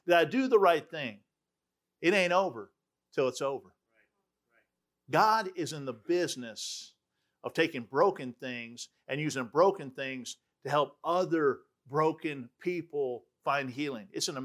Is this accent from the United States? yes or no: yes; Alpharetta, Georgia, United States; And since we're from Alpharetta, I guess half suburban hillbilly.